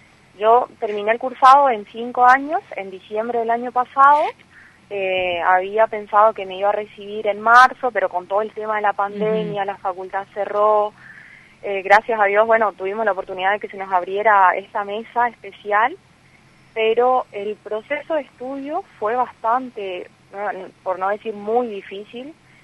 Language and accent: Spanish; 25 de Mayo, Misiones, Argentina; siempre dentro de nuestra comunidad, yo soy la comunidad de Tamanduá, 25 de mayo.